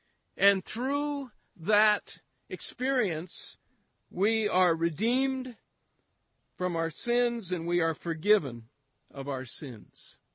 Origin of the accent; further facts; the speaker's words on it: California, United States; now in Hong Kong; growing up in the Bay Area, could end up in Hong Kong and spend more than half my life there with people who are totally different from me, I've had to learn their language